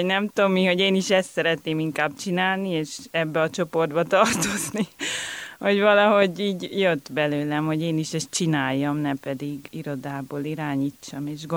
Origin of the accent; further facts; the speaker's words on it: Budapest, Hungary; de én Budapesten születtem, és mindig is ott éltem.